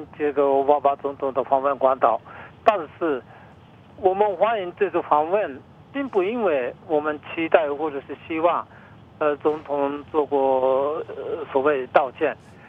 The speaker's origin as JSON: {"language": "Chinese", "country": "Japan", "second_language": "Chinese", "said": "对此，我们日本人觉得很大的不满"}